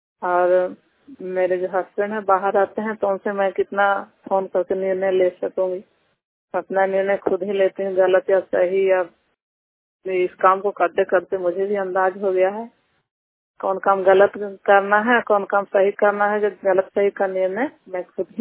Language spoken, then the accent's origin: Hindi; Damodarpur, Bihar, India; ग्राम से दामोदरपुर थाना नगर नौसा जिला नालंदा की निवासी हूँ